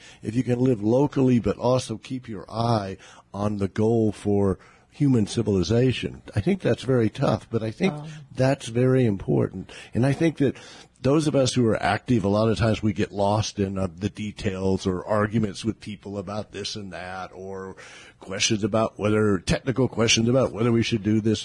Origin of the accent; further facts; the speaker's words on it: Oklahoma, United States; You can have you can be in a place like I'm from Oklahoma, of course, too.